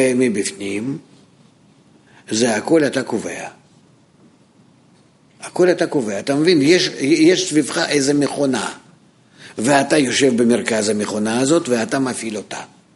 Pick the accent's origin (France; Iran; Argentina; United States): United States; Hebrew is a second language; now in Israel; אני יודע, אני חי כאן, אני אמריקאי.